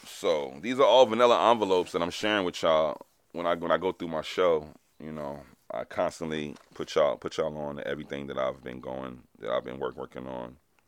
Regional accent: Roosevelt, New York, United States; also born or lived in Hempstead / Harlem; because I was born and raised in Roosevelt and Hempstead, Long Island. And then I moved to Harlem for a minute, and then I ended up going down south.

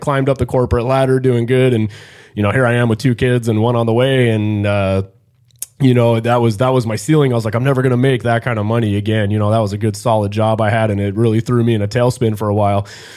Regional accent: Las Vegas, Nevada, United States; I grew up in Las Vegas. We had grew up in a small manufactured mobile home there.

